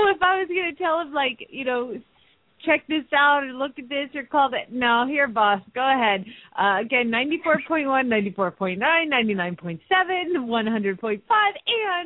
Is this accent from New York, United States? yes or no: no; Phoenix, Arizona, United States; from Phoenix, Arizona